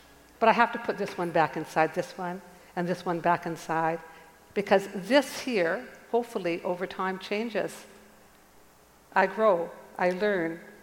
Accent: Penticton, British Columbia, Canada; born there; I was born in Canada. I was born in the 1940s. I was born in Penticton. I was born into a very conservative area.

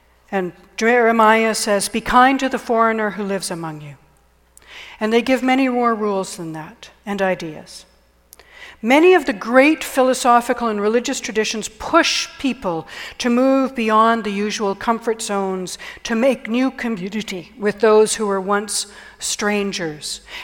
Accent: Canada; When people heard I was from Canada

